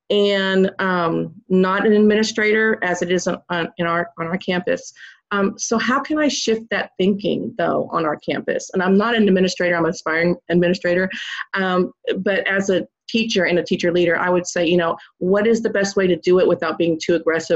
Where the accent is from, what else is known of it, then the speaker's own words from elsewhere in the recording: Houston, Texas, United States; I'm from the Houston suburbs.